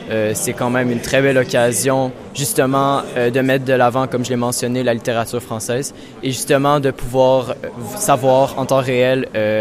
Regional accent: Quebec, Canada; nous, on vient du Québec. Donc, ça a quand même été une grosse aventure pour nous dès le départ.

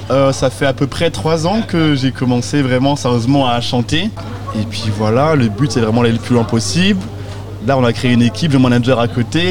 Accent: Brest, Brittany, France; also born or lived in Nancy; Moi, là-bas, alors je suis brestois. C'est compliqué parce que j'ai fait plein de villes en France. À là-bas, donc je suis brestois, j'ai toujours habité à Brest. Ensuite, je suis parti à Nancy faire des études de musique.

